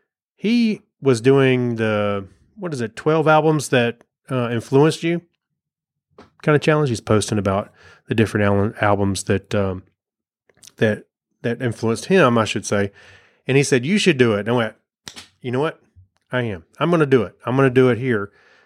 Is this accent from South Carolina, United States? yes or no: yes; Rock Hill, South Carolina, United States; So they were playing in Rock Hill in my hometown. And I lived in a house behind Winthrop.